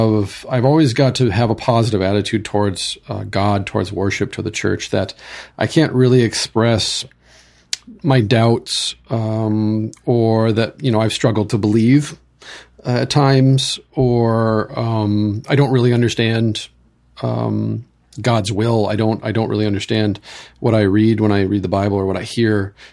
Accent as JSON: {"language": "English", "country": "Ireland", "said": "for me, I'm Irish and I was attracted to the Lutheran, church."}